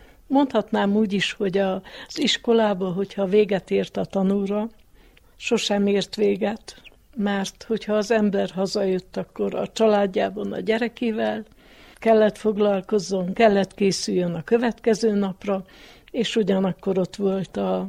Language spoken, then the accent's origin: Hungarian; Joseni, Harghita, Romania; Gyergyó alfaluban születtem, itt is lakom, itt is dolgoztam